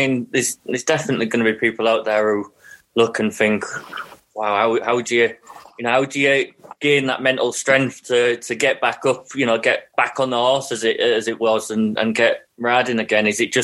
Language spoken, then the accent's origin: English; Hull, Yorkshire and the Humber, United Kingdom; because I'm from Hull